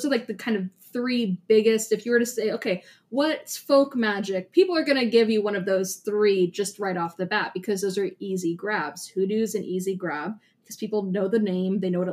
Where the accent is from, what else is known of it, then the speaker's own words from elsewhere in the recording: United States; But I live in America, I'm from America, and even though my background, my familial background, the things that I do were from Irish people, I'm on the American continent